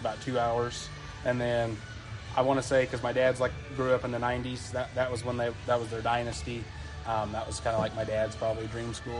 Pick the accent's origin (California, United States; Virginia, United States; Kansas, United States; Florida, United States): Kansas, United States; But I'm from Kansas, so Kansas is pretty cold normally too.